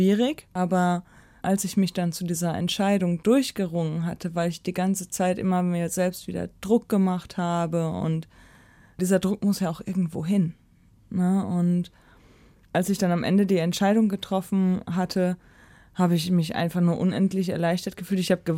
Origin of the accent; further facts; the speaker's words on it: Hamm, North Rhine-Westphalia, Germany; moved away as an adult; tatsächlich bin ich aufgewachsen und geboren in Nordrhein-Westfalen, in Hamm. Und da habe ich 21 Jahre lang meines Lebens gewohnt